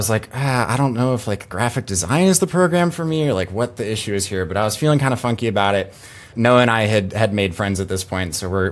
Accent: Houston, Texas, United States; And so I am coming from Houston, Texas. I'm going to Raleigh, North Carolina.

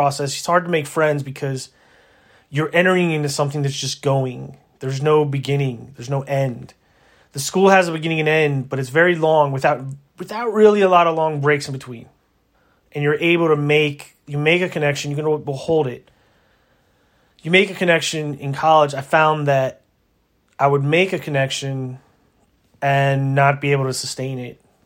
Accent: Maryland, United States; Some of that comes from the fact that I did a lot of growing up in Maryland, and Maryland's warmish.

